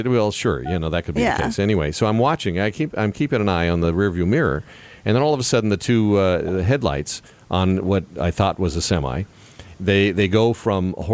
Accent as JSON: {"language": "English", "town": "Hewlett", "region": "Wyoming", "country": "United States", "tie": "born or raised there", "said": "Back to my hometown of Hewlett, Wyoming."}